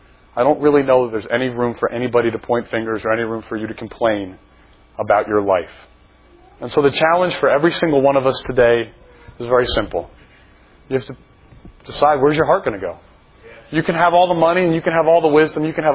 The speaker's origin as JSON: {"language": "English", "region": "Maryland", "country": "United States", "tie": "born or raised there", "said": "I said I grew up in Maryland, which, by the way, I thought Maryland was the South until I moved to Georgia"}